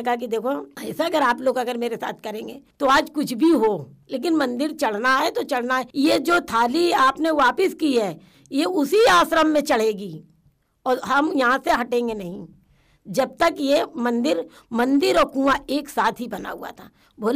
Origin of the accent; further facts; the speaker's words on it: Kanpur, Uttar Pradesh, India; अपने बचपन में हम कानपुर में रहते थे और 8 तक मैंने पढ़ाई की।